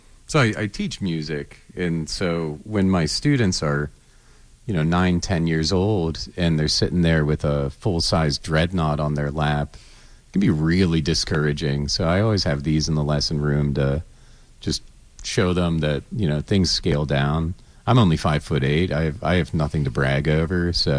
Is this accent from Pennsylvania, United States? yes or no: yes; Altoona, Pennsylvania, United States; also born or lived in Emsworth / Boston; I was born in Emsworth. I grew up in Altoona. And then moved back here in 2020 after going to New England for undergrad.